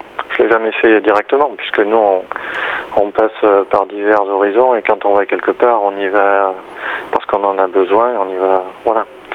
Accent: Nouvelle-Aquitaine, France; Pour ma part, moi je suis de la Corrèze

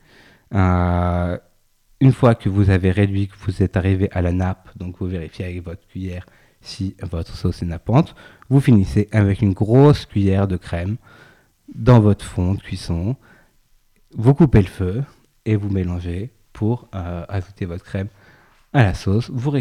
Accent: Nouvelle-Aquitaine, France; Alors moi, j'ai grandi en Charente, comme toi, je le sais.

